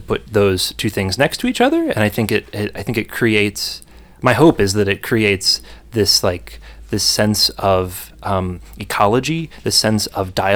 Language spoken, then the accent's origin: English; Michigan, United States; And I had this idea, like, growing up in Michigan, you sort of get the thought that like Nebraska and North Dakota and South Dakota are all one giant empty wasteland